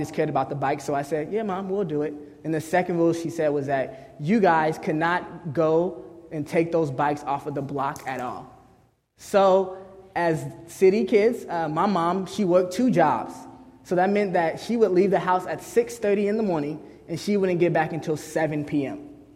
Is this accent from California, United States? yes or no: yes; Los Angeles, California, United States; That as city kids growing up in Los Angeles, all we knew was what we seen around us.